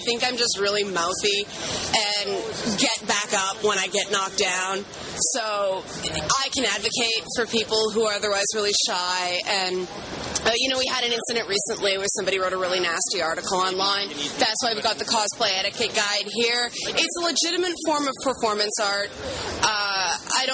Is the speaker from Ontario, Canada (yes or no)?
yes; Toronto, Ontario, Canada; I grew up in the James Finch area of Toronto. I went to C.W. Jeffries.